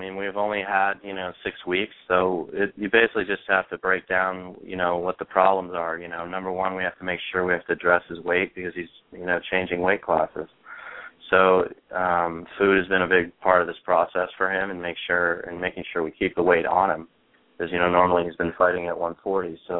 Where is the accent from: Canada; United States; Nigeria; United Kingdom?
Canada; Toronto, Ontario; I grew up playing hockey in Toronto and a lot of other sports